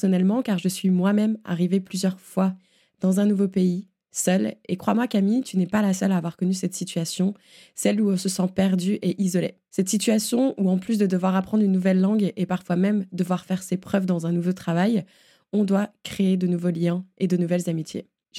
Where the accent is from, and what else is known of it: France